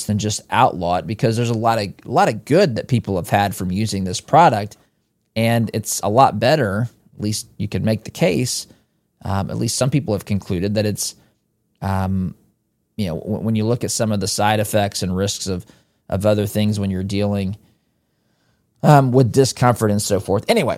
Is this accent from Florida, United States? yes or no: no; Indiana, United States; I'm Indiana-based in the sense that I'm from Indiana